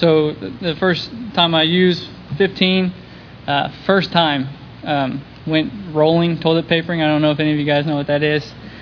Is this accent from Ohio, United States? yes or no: yes; Ohio, United States; You know, I was born and raised in Ohio, just south of Columbus.